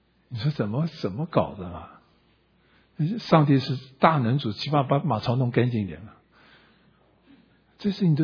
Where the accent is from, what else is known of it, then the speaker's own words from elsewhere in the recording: China; 我们中国人是说好，我现在做不好